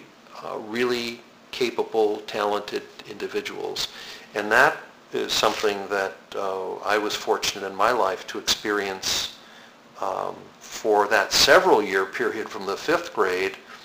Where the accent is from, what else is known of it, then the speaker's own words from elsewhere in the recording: Poughkeepsie, New York, United States; I'm from Poughkeepsie, New York, and there were studios there that taught dance, taught acting, gymnastics even